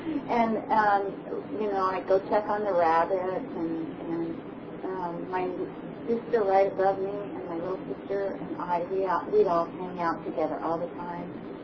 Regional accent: Retobis, New Mexico, United States; born there; I was born in Retobis, New Mexico, and that was a mission not too far from my mother's place, the farmhouse.

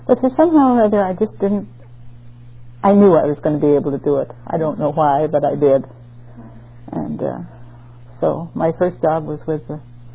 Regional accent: Republic, Washington, United States; born there; now in Long Beach, United States; No, I was born in Republic, Washington. My father was a mining engineer, and he built a gold mine up there.

